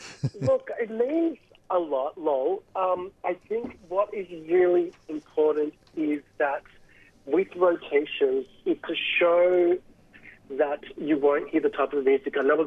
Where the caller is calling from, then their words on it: New South Wales, Australia; I am calling in from Gadigal land